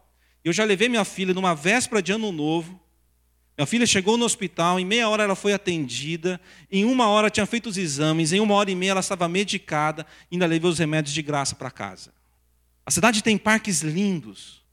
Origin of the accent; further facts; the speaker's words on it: Tupã, São Paulo, Brazil; Eu sou lá de Tupã, Tupã não tinha tanta violência tal.